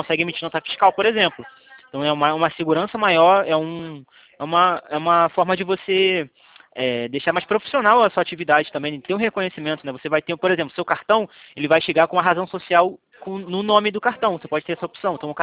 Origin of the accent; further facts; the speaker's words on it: Nova Iguaçu, Rio de Janeiro, Brazil; born there; Eu sou nascido em Nova Iguaçu, cara. Eu nasci no bairro Alvorada.